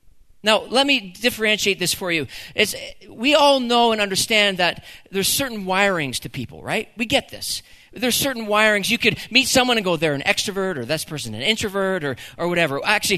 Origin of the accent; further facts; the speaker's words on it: Canada; we're Canadian and we're humble